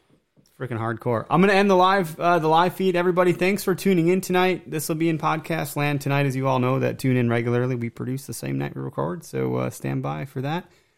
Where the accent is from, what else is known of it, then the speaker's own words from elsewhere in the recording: Waukesha, Wisconsin, United States; I grew up in Waukesha, so I know it well.